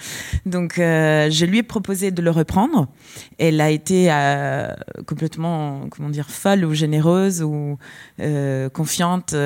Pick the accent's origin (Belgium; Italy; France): Italy; French is a second language; est-ce que je peux, moi, en tant qu'Italienne, parler à des Français sur l'actualité française, européenne?